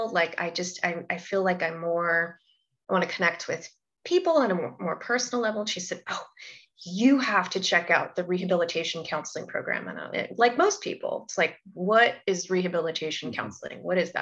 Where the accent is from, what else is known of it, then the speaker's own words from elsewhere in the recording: California, United States; I grew up in the Salinas Valley, which is in like central Northern California.